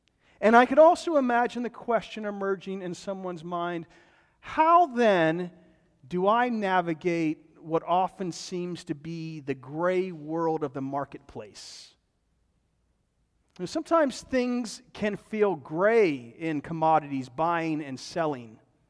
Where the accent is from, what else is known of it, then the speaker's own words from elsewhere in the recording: Pittsburgh, Pennsylvania, United States; I always think of a situation involving my brother when we were growing up. Growing up outside of Pittsburgh, every Saturday night during the winter was bowling night for our family.